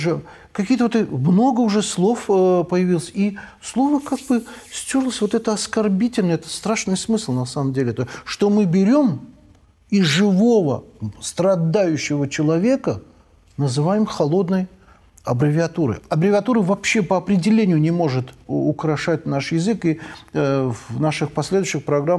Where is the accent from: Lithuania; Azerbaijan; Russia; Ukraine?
Azerbaijan; Baku; moved away as an adult; я на 62-м году своей жизни, да, до 40 лет я родился и жил в моем родном городе, где жили все мои предки прекрасные. В ту пору, я не знаю, я уже с тех пор не был уже более, да, более 25 лет я не был у себя на родине, так случилось. В Баку